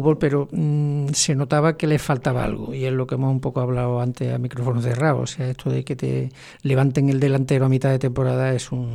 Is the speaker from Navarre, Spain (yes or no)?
no; Córdoba, Andalusia, Spain; born there; also born or lived in Lucena; ser cordobés lucentino. Efectivamente, soy cordobés de nacimiento y lucentino por convencimiento